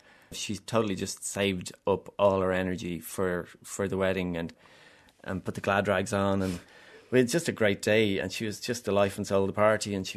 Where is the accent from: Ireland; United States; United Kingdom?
Ireland; first language Irish; English is a second language; Yeah, it's my first language. Yeah, my dad's from Castle in Connemara. And actually, my mother was raised speaking Irish as well in County Leitrim